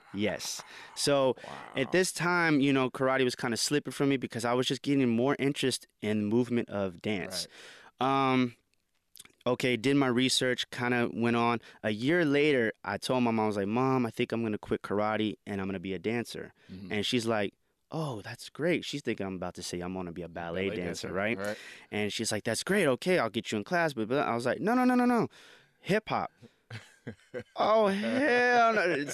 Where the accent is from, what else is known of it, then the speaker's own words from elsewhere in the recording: Los Angeles, California, United States; growing up in the Silver Lake / Echo Park area, 90s, not so much of your fun neighborhood.